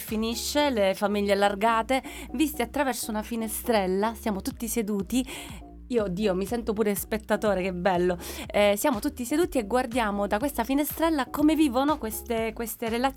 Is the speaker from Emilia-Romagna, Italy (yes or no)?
no; Apulia, Italy; Vedi, da pugliese ti dico una cosa siciliana